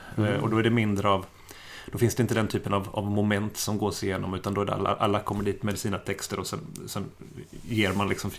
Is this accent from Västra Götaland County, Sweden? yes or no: yes; Gothenburg, Västra Götaland County, Sweden; now in Finland; den geografiska bakgrunden är att jag kommer från Göteborg, från Sverige. Men bor här sedan lite drygt 10 år tillbaka.